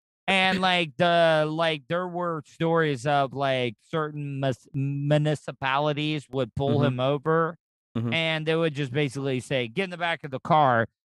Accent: Florida, United States; You got to remember, I grew up in Volusia County and Daytona International Speedway

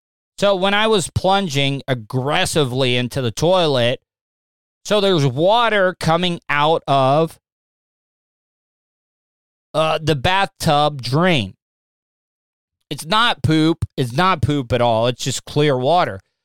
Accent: Florida, United States; I grew up in Volusia County. A lot of people probably don't even know where Volusia County is, but it's the county that Daytona Beach is in.

